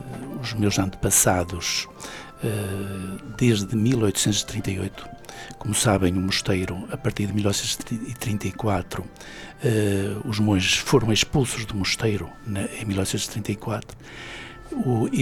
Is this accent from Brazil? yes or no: no; Tibães, Norte, Portugal; falar sobre a terra onde nasci, cresci e onde presentemente resido